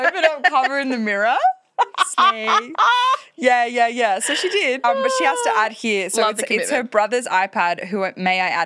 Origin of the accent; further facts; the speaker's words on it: Australia; I'm Australian.